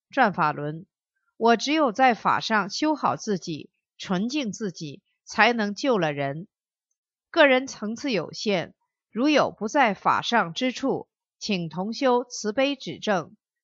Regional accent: China; 我也是中国人

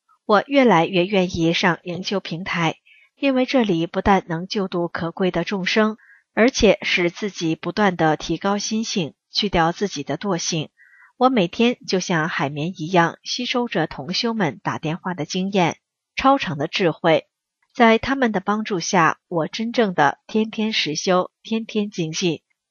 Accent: Tangshan, Hebei, China; 你别说了，我就是唐山人，你的话勾起我的回忆。

